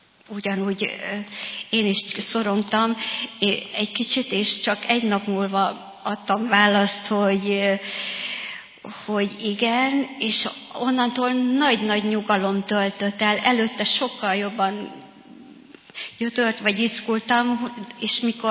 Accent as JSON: {"language": "Hungarian", "town": "Rakamaz", "region": "Szabolcs-Szatmár-Bereg", "country": "Hungary", "said": "Anyukám 16 éve beköltözött Rakamazról, mert onnan származom én is"}